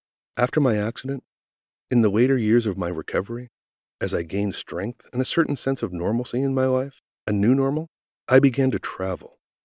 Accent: Nova Scotia, Canada; I'm incredibly proud to say that I'm originally from Nova Scotia.

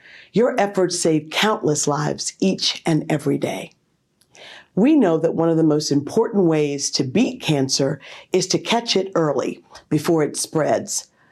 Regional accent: Selma, Alabama, United States; Congressional District, which includes the historic cities of Birmingham, Montgomery, Tuscaloosa, and my hometown of Selma, Alabama.

